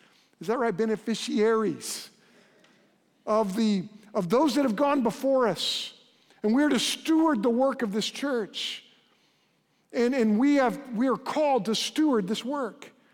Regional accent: Oklahoma City, Oklahoma, United States; And I grew up in South Oklahoma City, and I grew up I was born in 71

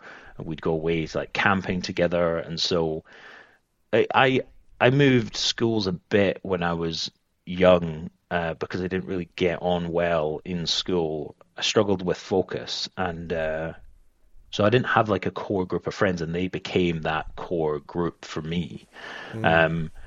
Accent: Edinburgh, Scotland, United Kingdom; also born or lived in Aberdeen; I was actually born in Aberdeen, but moved to Edinburgh very early, like 2 years old. So Edinburgh is my hometown. That's where I grew up. It's where I went to school, and I didn't move away from Edinburgh until I went to university in Sheffield.

